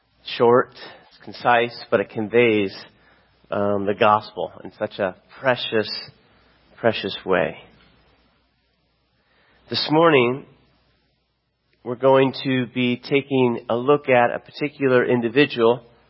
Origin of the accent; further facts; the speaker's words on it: Florida, United States; I grew up in Florida, and anyone in Florida during the 70s or 80s knew Ted Bundy.